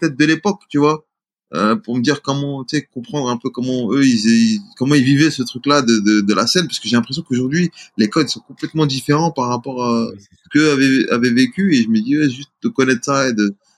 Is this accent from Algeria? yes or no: yes; Mascara, Mascara Province, Algeria; born there; je suis né en Algérie, je suis né à Mascara, qui est la ville de l'émir Abdelkader